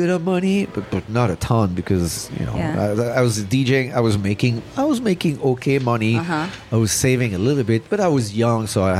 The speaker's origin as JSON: {"language": "English", "town": "Lausanne", "region": "Vaud", "country": "Switzerland", "tie": "born or raised there", "second_language": "English", "said": "a medium-sized club in my hometown in Lausanne"}